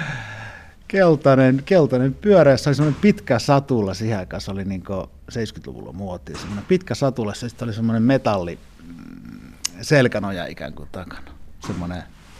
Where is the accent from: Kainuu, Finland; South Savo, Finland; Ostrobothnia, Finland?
South Savo, Finland; Punkaharju; kun mä oon maaseudulta kotoisin tuolta Punkaharjulta, niin kouluun piti ajaa pyörällä jo.